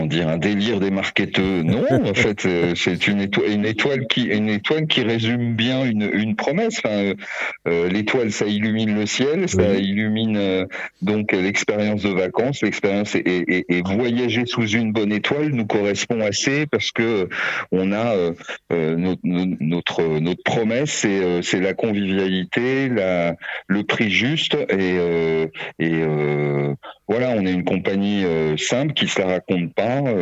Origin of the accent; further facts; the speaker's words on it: France; Je suis français